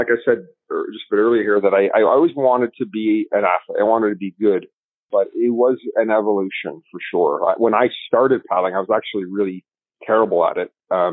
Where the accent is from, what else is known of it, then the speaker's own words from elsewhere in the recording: Oakville, Ontario, Canada; I grew up in Oakville, Ontario, and played soccer and football and basketball and all that sort of stuff.